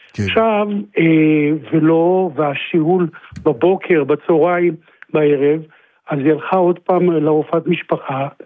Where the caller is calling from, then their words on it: Sharon, Israel; אנחנו מהשרון, ואשתי בת 72.